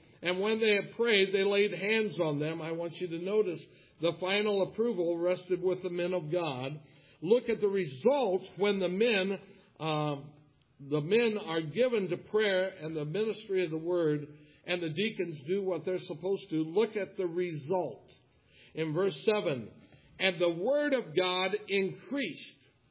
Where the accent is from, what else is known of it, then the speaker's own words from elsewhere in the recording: United States; We love our country, the United States of America. I'm an American. Every time I go to a foreign country, I can hardly wait to set my feet on American soil.